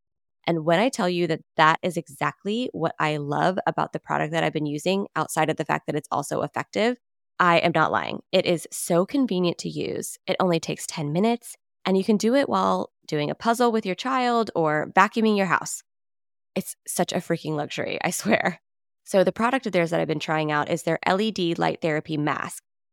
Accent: Florida, United States; Growing up in Florida, I didn't always take the proper and necessary precautions in the sun

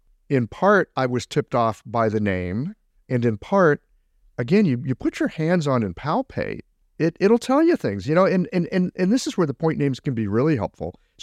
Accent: Missouri, United States; Look, I'm from Missouri. It's the show me state.

